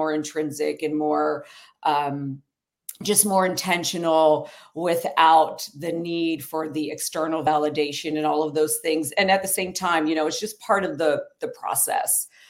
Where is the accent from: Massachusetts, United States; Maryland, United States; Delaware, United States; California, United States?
Delaware, United States; Wilmington; I'm from Wilmington, Delaware. That's where I was born and raised. And yeah, my family is all natives of Puerto Rico.